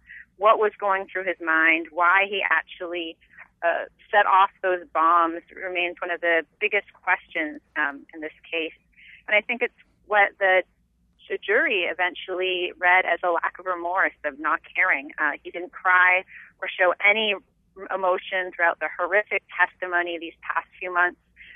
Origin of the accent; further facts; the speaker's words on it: Cambridge, Massachusetts, United States; I'm a Bostonian. I'm actually from Cambridge, so a few blocks away from the Tsarnaevs.